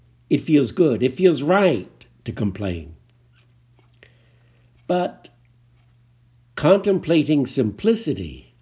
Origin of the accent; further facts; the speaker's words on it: Philadelphia, Pennsylvania, United States; Now, growing up in Catholic Philadelphia, the Lent question was always put in terms of, what are you going to give up for Lent?